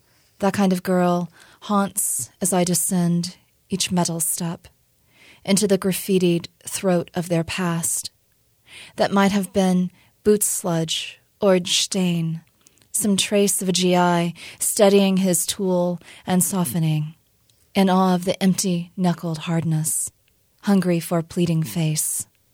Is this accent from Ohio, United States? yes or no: no; Oklahoma, United States; And I recognized that particularly growing up in Oklahoma, which back in the 80s and 70s, of course, we didn't have the internet.